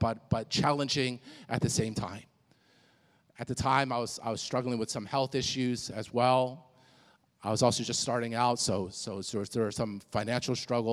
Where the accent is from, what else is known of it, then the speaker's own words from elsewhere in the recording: East Coast, United States; moved away as an adult; I moved out here from the East Coast, so I lived all my life on the East Coast. All my friends, all my family were on the East Coast.